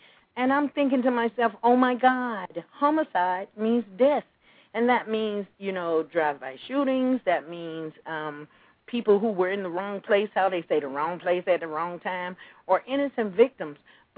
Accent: Georgia, United States; I grew up in an era where, you know, you got a whooping. I'm from Georgia. You could tell from my voice.

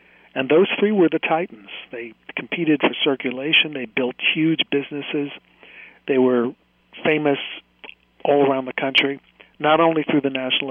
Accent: New York, United States; And I did focus on the New York big three, not only because, as a New Yorker, I'm interested

